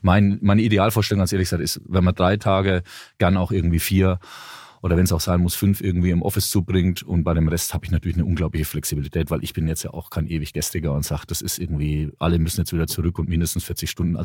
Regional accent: Bavaria, Germany; Ich komme aus Franken, da isst man auch eher Fleisch und zwar reichlich.

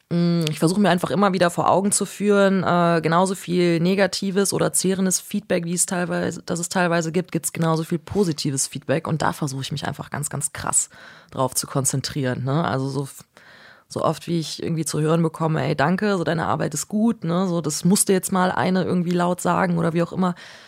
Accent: Cologne, North Rhine-Westphalia, Germany; ich komme aus Köln

